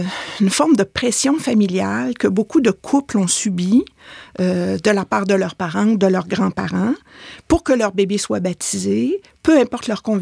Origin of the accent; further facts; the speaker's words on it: Quebec, Canada; Mais moi, je viens du Saguenay en plus.